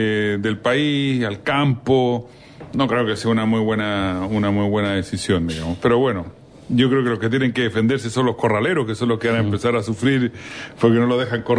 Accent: Chile; Bueno, yo como chileno, esto es una opinión que puedo dar como chileno

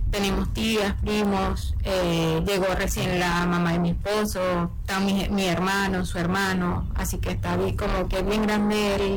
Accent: Venezuela; moved away as an adult; now in Chile; Soy venezolana.

